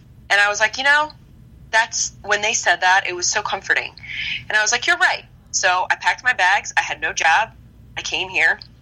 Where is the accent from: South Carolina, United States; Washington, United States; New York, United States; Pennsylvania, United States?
Pennsylvania, United States; Philadelphia; I grew up in Philadelphia. So basically the tri-state area was where I would do gigs.